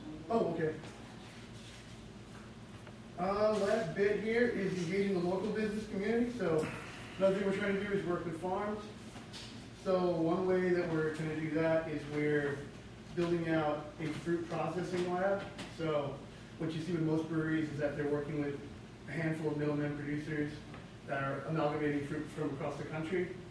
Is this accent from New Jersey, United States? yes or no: no; Kentucky, United States; I grew up in Kentucky. I graduated from CA in 2008.